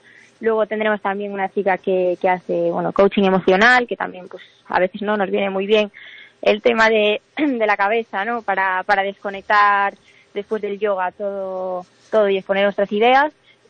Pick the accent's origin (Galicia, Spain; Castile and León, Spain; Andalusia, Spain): Galicia, Spain; Ferrol; yo soy de Ferrol, ¿eh? Ah, yo soy de Ferrol, mis socias de Miño.